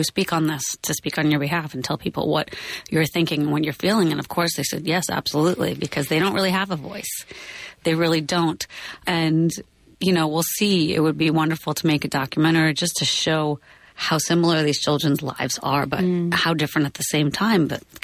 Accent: New York, United States; now in Bay Area, United States; For me, you know, I grew up in New York, and New York is extremely Zionist, extremely Zionist.

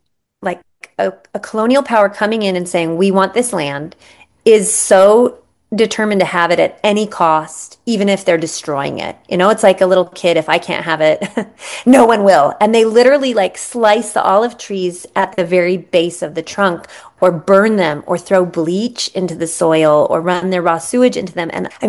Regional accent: United States; now in Palestine; I know, as an American, that was always like, that's a crazy amount.

